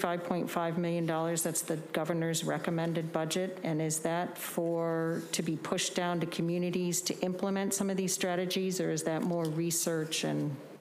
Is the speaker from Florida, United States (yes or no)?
yes; Florida, United States; To remind you, I'm from South Pinellas Beaches, so next to Miami and Key West, we're kind of ground zero for everything you're discussing.